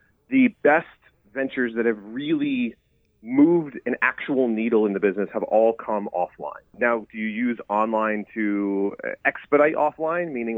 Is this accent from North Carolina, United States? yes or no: no; Florida, United States; I'm from Florida, so I'm used to fast-paced life, all this stuff.